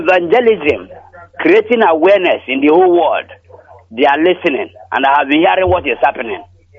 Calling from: Awka, Anambra, Nigeria; I'm calling from Oka in Biafra land.

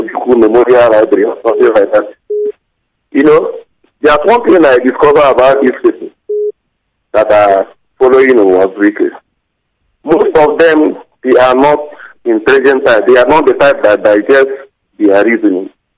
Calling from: Kafanchan, Kaduna State, Nigeria; I'm calling from the heart of the zoo. Kapanchan, Kaduna State.

